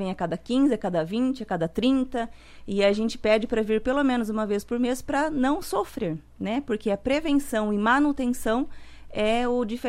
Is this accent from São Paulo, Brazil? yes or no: yes; Itu, São Paulo, Brazil; now in Cascavel, Brazil; Eu vim de Itu, São Paulo.